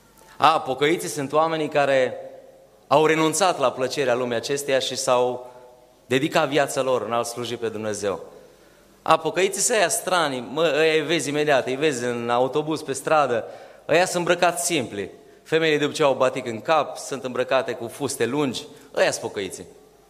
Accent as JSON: {"language": "Romanian", "country": "Romania", "tie": "born or raised there", "said": "Noi am crescut în România, o țară în marea majoritate ortodoxă"}